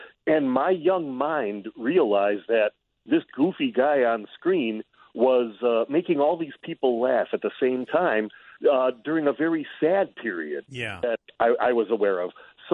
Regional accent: Racine, Wisconsin, United States; Racine, Wisconsin. Not far away.

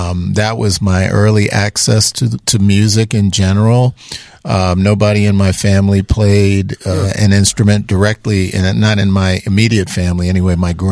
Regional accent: New York, United States; So, yeah, I grew up in New York.

